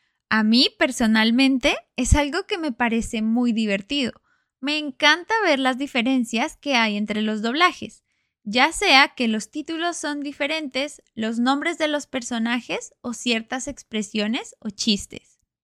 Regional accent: Colombia; Como ya lo sabes, yo crecí en Colombia, en Latinoamérica, y cuando uno crece siendo hispanohablante nativo

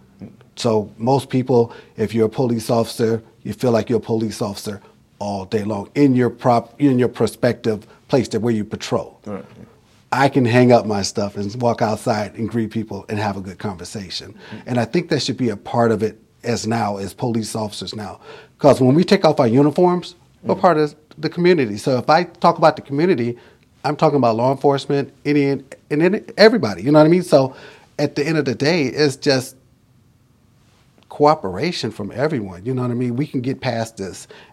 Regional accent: Racine, Wisconsin, United States; Born and raised in Racine, Wisconsin. I'm a qualified cheesehead.

